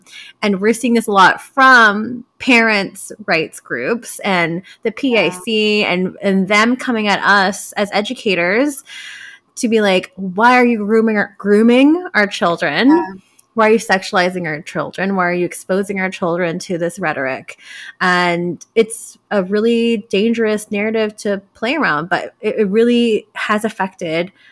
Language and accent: English; Vancouver, British Columbia, Canada; And I'm from Vancouver, which is pretty damn liberal.